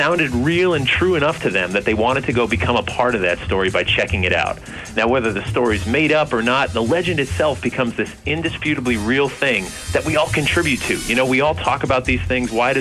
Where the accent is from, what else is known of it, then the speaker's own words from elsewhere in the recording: Newtown, Connecticut, United States; now in Massachusetts, United States; I grew up in Newtown and lived in Massachusetts now, you know, pretty much a New England guy my whole life.